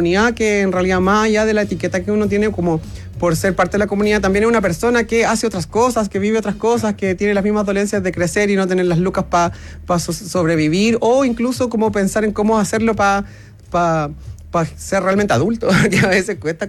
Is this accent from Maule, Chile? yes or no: yes; Cauquenes, Maule, Chile; also born or lived in San Carlos, Chile; Y luego me voy a Cauquenes a los 10 años.